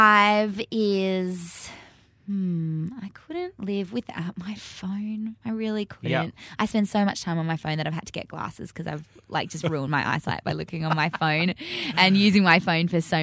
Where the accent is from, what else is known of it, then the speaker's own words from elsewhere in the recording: Perth, Western Australia, Australia; You didn't when we were growing up in Perth.